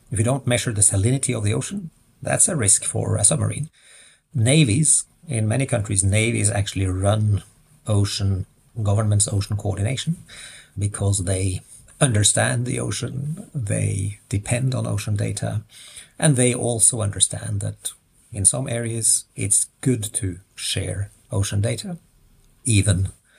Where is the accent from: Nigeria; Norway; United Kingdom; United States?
Norway; I'm not saying this because it's my home country, but it's Norway